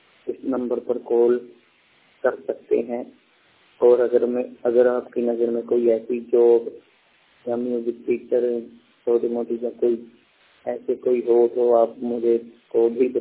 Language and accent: Hindi; Wadala Bhitte, Punjab, India; मैं जिला अमृतसर और मेरा गांव वडाला भिट्टे राम तीर्थ के पास पड़ता है, मैं वहां का रहने वाला हूं।